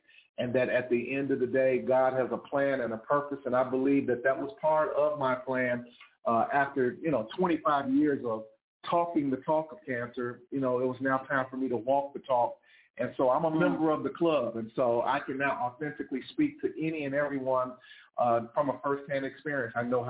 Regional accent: Chicago, Illinois, United States; now in South Florida, United States; I'm from Chicago, born and raised in Chicago, but live in South Florida.

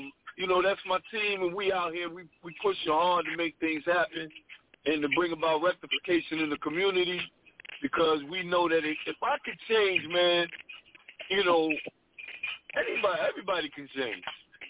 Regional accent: Paterson, New Jersey, United States; I'm from Paterson, New Jersey.

